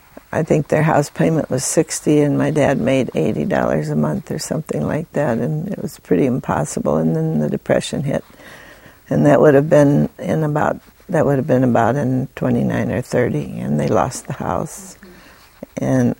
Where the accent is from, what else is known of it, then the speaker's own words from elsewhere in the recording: Boonville, Missouri, United States; also born or lived in Columbia, Missouri; I was born in Columbia, Missouri, and grew up there until I went to junior high, and then we moved to Boonville, Missouri, which was 20 miles west, and I graduated from high school there.